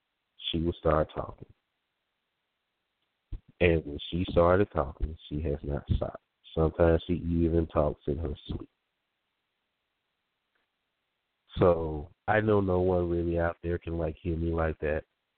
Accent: Arkansas, United States; Now, related to my home state of Arkansas

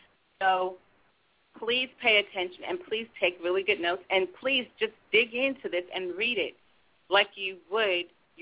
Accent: New York, United States; moved away; You know, I'm from New York, and I remember my first job that I had here.

